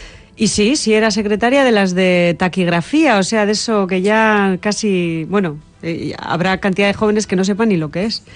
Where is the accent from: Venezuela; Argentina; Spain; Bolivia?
Spain; Portugalete, Basque Country; born there; Yo nací en Portugalete por necesidad, vamos. Vivíamos en las arenas, mi madre se puso de parto